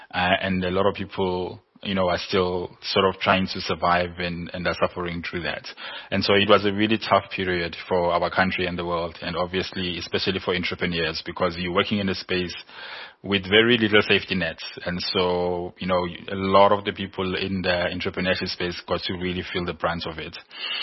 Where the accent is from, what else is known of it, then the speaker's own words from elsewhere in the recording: Umlazi, KwaZulu-Natal, South Africa; I went into a finishing school because I'm from Mlazi.